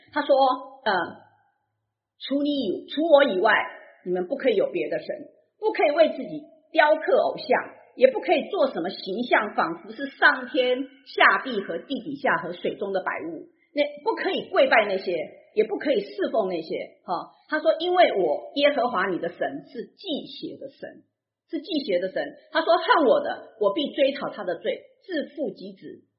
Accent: Taiwan; moved away; 以前我小时候在台湾的时候

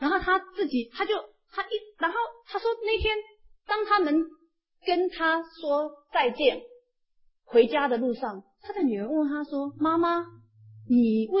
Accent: Taiwan; 特别是我们从台湾来的人齁

